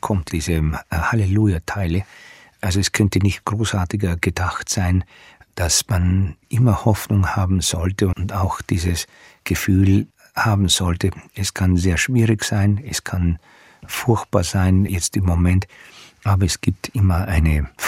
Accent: Vorarlberg, Austria; Vorarlberg auch ausgewählt. Wie gesagt, meine Heimat.

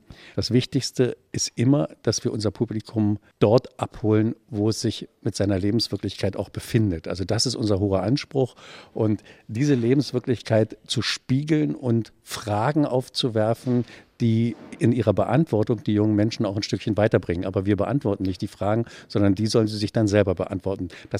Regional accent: Eberswalde, Brandenburg, Germany; Ich bin in Eberswalde groß geworden, also in einer Kleinstadt im Brandenburgischen. Meine Mutter hat dann noch einen Mann gefunden wieder, und mit dem gemeinsam sind wir dann nach Berlin gezogen.

